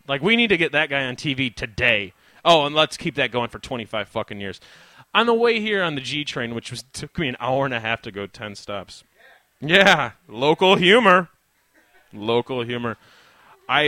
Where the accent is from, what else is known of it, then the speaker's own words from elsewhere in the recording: Illinois, United States; I grew up 10 minutes outside of Chicago, directly west, which, if you've never been, is essentially the New Jersey of Chicago. We were white trash.